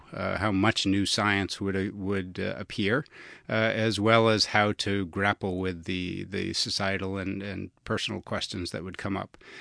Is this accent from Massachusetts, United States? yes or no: yes; Boston, Massachusetts, United States; as you know, in New England, there are people growing up in Boston who are lake people and look north, and there are, there's ocean people who look south, and we were one of those lake families.